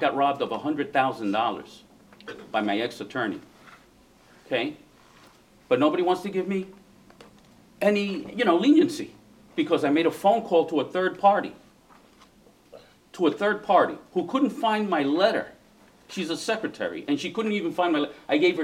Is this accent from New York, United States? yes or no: yes; New York City, New York, United States; I'm originally from New York City, and I had an attorney in New York City that represented me in my divorce